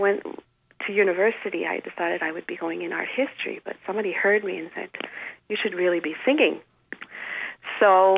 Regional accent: Toronto, Ontario, Canada; also born or lived in Quebec; I was born in Quebec, and we moved to Ontario, to Toronto, when I was a small child.

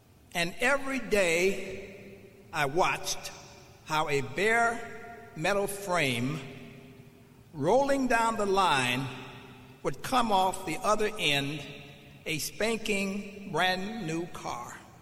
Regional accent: Detroit, Michigan, United States; Growing up in Detroit, I have long admired Michigan State.

